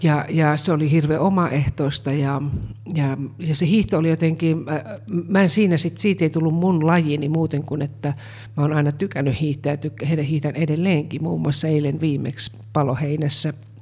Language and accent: Finnish; Kuopio, North Savo, Finland; also born or lived in Savonlinna; Mä oon syntynyt Savonlinnassa ja sitten 4-vuotiaana muuttanut Kuopioon, jossa mä oon käynyt kouluni.